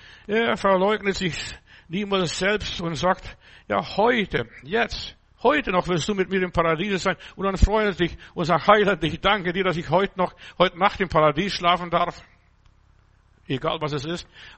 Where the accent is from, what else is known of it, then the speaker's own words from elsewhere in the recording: Lithuania; das sieht aus wie bei uns in Litauen im Kreuzotter-Brutgebiet.